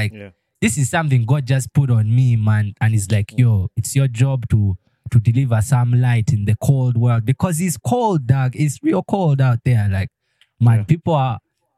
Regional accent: Kampala, Central Region, Uganda; but for me, I grew up here in Kampala, like, my whole life, since I was a child, you know.

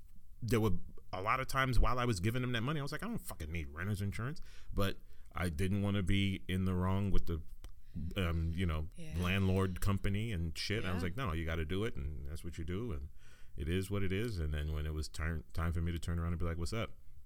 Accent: United States; I'm an American

